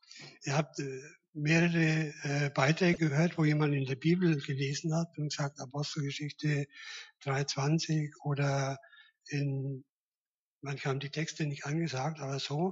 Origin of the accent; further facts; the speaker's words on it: Bavaria, Germany; also born or lived in Munich; now in Dresden, Germany; Ich bin kein Dresdner, ich bin nicht in Dresden geboren. Ich bin irgendwo in Oberfranken geboren, ich weiß, ich war schon noch hoch. Und habe aber meine meiste Zeit in Franken und in Bayern, in München verbracht. Und ich bin 1995 nach Dresden gekommen